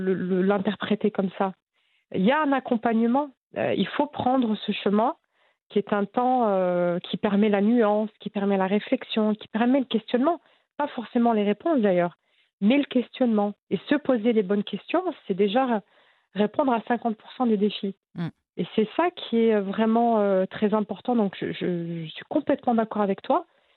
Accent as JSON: {"language": "French", "town": "Romans-sur-Isère", "region": "Auvergne-Rhône-Alpes", "country": "France", "tie": "born there", "said": "Je suis née à Romans-sur-Isère en juin 84."}